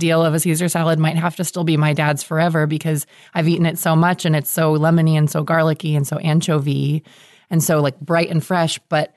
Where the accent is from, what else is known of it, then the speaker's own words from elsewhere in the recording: California, United States; by nature of growing up in California